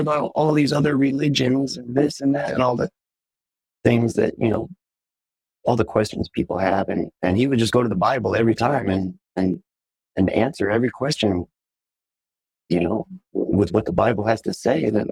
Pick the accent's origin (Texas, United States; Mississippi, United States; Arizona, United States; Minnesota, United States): Arizona, United States; Tucson; I feel like God's telling me to go back to Tucson, go back to my hometown